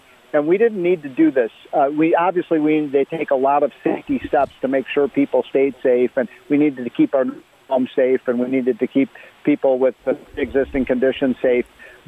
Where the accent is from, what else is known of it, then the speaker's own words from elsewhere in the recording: Illinois, United States; states like my home state of Illinois, states like Pennsylvania, Michigan, Wisconsin.